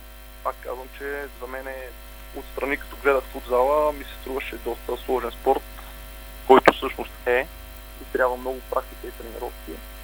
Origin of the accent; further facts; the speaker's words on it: Sofia, Sofia City, Bulgaria; ние, хората, които сме от София в отбора на Черноморе